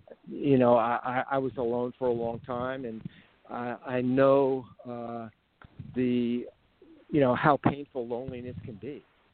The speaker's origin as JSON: {"language": "English", "town": "Brooklyn", "region": "New York", "country": "United States", "also_born_or_lived": "Nashville", "said": "for a guy from Brooklyn."}